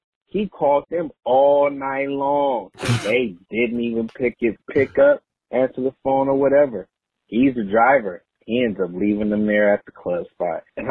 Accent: California, United States; you know, we grew up in the Bay Area, so it's a little different.

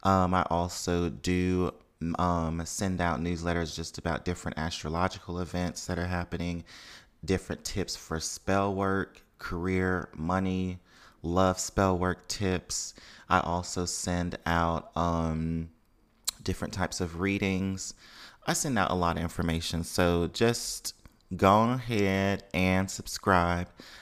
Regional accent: Tupelo, Mississippi, United States; Y'all know I grew up in Tupelo, Mississippi.

